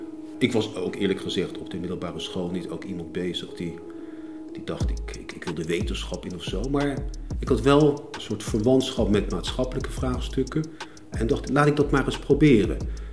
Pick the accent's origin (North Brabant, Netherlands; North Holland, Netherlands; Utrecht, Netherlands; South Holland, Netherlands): South Holland, Netherlands; Leidschendam; also born or lived in The Hague; Ik kom natuurlijk uit een beschermd middenklasse gezin. Geboren in Den Haag, opgroeiend in Leidschendam.